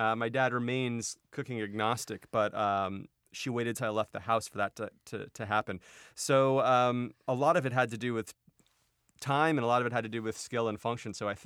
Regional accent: Houston, Texas, United States; I grew up in Texas where car culture kind of reigns supreme.

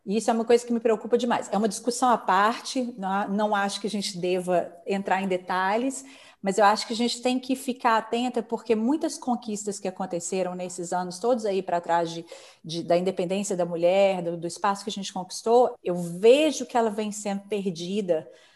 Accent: Belo Horizonte, Minas Gerais, Brazil; moved away as an adult; now in Lausanne, Switzerland; Então eu mudei do Brasil de Belo Horizonte para Lausanne em janeiro de 2009.

